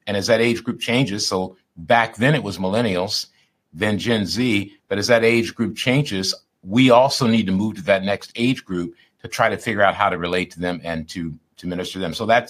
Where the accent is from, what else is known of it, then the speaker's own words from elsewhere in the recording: Michigan, United States; And I grew up in Michigan and I grew up with coaches that were very disciplined